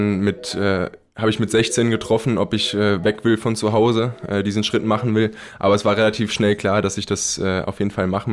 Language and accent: German; Eltville-Erbach, Hesse, Germany; Also mein Heimatdorf ist Eltville-Erbacht. Es ist im schönen Rheingau. Es ist nicht weit von Wiesbaden. Also ich sage auch meistens in der Nähe von Wiesbaden, weil das natürlich nicht bekannt ist.